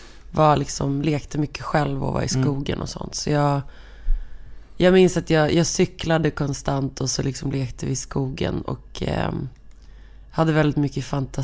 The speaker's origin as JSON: {"language": "Swedish", "town": "Skogås", "region": "Stockholm County", "country": "Sweden", "tie": "born or raised there", "said": "Tills jag var 6 bodde jag i alla fall i Skogås. På Revivägen 50."}